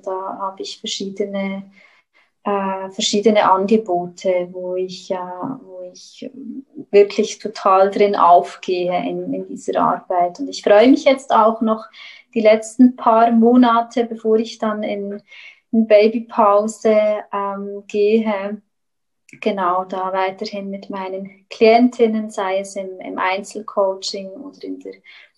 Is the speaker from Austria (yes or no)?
no; Switzerland; das als Schweizerin.